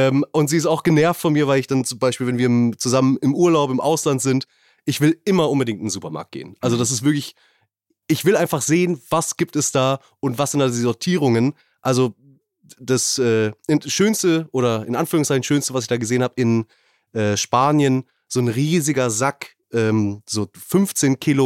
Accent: Hamburg, Germany; Ich komme ja aus dem Raum Hamburg.

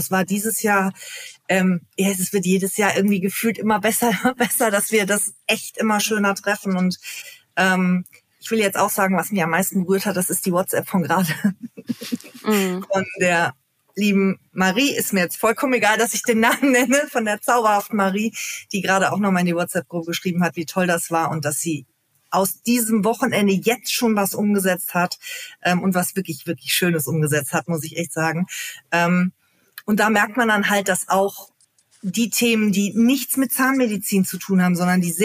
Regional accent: North Rhine-Westphalia, Germany; Ich wollte unbedingt in den Pott, wollte unbedingt in meine alte Heimat.

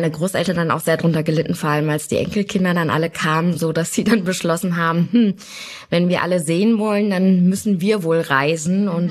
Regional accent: Isernhagen, Lower Saxony, Germany; also born or lived in Hanover; Wir sind nach Isernhagen gezogen und bin dort aufgewachsen und lebe tatsächlich immer noch dort.

